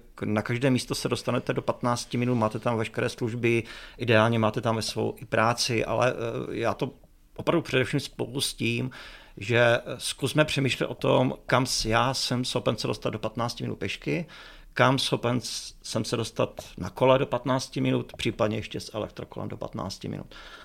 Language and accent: Czech; Olomouc, Olomouc Region, Czechia; born there; v Olomouci jsem se narodil a vzhledem k tomu, že do Prahy to máte 2 hodiny cesty vlakem, tak jednoznačně preferuju domácí prostředí, Hanou, Olomouc. Prostě tady jsem se narodil